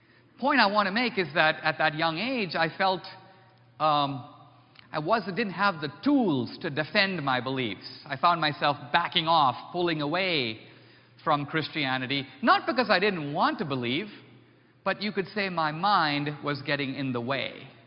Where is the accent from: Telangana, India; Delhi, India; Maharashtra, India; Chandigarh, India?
Maharashtra, India; Mumbai; I grew up in Bombay, India. My parents were Christian, part of a small Christian minority in India.